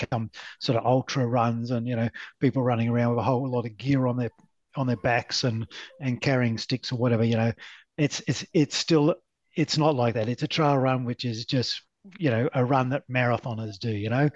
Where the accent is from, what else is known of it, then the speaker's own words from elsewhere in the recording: New South Wales, Australia; I just grew up as a normal kid, and you know, I grew up in Western New South Wales and places like that.